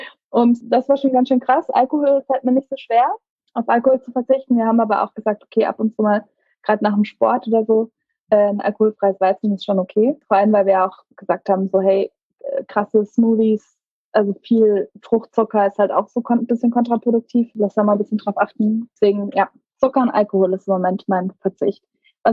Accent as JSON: {"language": "German", "town": "Karlsruhe", "region": "Baden-Württemberg", "country": "Germany", "tie": "born or raised there", "said": "Ich bin in Karlsruhe groß geworden"}